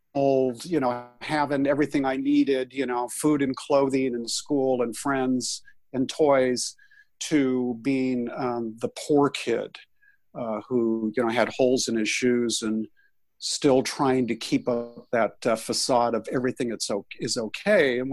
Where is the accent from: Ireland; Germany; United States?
United States; California; I'm a California kid, born and raised in the Bay Area, and a family of seven kids.